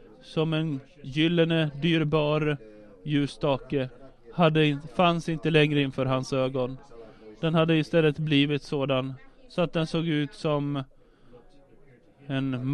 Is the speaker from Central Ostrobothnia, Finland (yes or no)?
no; Rovaniemi, Lapland, Finland; Vi hade där hemma i Rovaniemi en vandringsvän